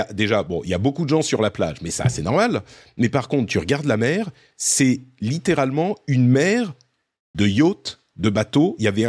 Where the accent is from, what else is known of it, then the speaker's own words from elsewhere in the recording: Cannes, Provence-Alpes-Côte d'Azur, France; Je suis originaire de Cannes